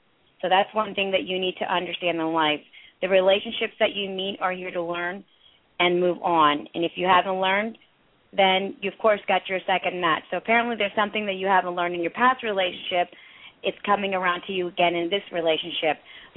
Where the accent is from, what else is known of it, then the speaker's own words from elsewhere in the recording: Maryland, United States; I'm from Maryland